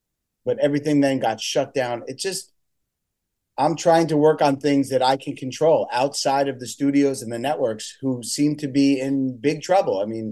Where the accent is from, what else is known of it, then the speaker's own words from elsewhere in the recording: Westchester, New York, United States; I grew up in Westchester, New York, and there was something called Scarsdale Summer Music Theater.